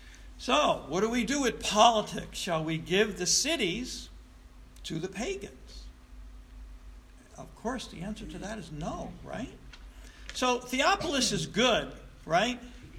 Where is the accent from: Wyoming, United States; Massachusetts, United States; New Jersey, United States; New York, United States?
New York, United States; Troy; when I grew up in South Troy, St. Joseph's had a school, and so did St. Anthony's, and so did St. Mary's